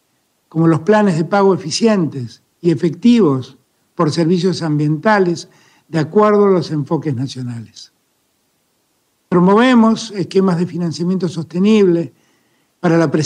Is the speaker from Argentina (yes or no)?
yes; Argentina; Agradecemos como argentinos a los países iberoamericanos el respaldo continuo al llamado a la reanudación de las negociaciones